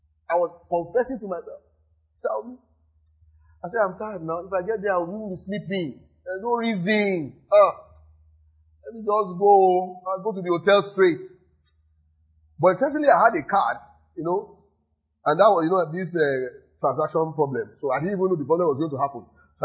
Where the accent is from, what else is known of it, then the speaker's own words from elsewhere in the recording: Nigeria; English is a second language; moved away as an adult; So I said, how would I come all the way from Nigeria? And the first thing you will do with your life is to sleep.